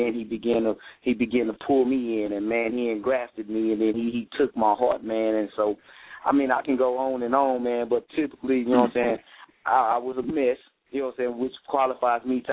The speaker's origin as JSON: {"language": "English", "town": "Houston", "region": "Texas", "country": "United States", "tie": "born or raised there", "said": "And so, man, just growing up in North Houston, man, we seen a lot, but, hey, that's pretty much every block in America"}